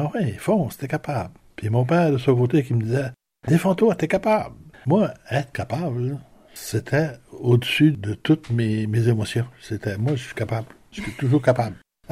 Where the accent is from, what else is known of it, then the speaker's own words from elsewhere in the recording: Quebec, Canada; On est des Madelinos. Les Madelinos, on est du monde intelligent.